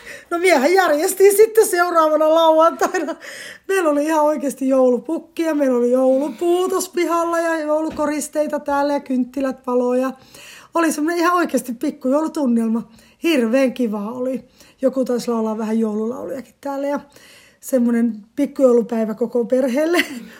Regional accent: Lahti, Päijät-Häme, Finland; Ja mie on Lahdesta kotoisin, tai nykyään asutaan Lahdessa ja täällä ollaan Kaamasessa mökkiläisinä.

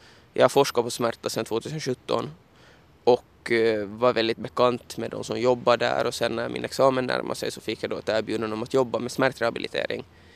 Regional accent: Hanko, Uusimaa, Finland; Jag är ju uppvuxen i Hangö, så det är ju mina hemtrakter

